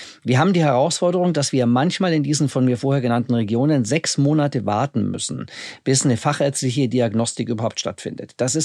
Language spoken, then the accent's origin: German; Bavaria, Germany; ich komme selbst aus dem Allgäu und meine Eltern leben da noch